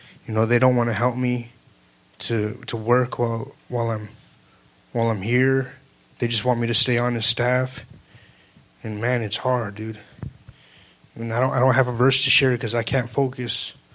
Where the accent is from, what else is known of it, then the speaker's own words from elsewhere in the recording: Bradenton, Florida, United States; also born or lived in Palmetto; And, you know, I grew up right here in Bradenton, in Palmetto.